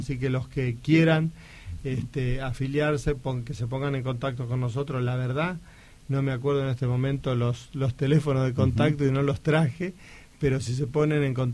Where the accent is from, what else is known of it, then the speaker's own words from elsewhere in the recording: Argentina; nosotros, como argentinos, tenemos que dar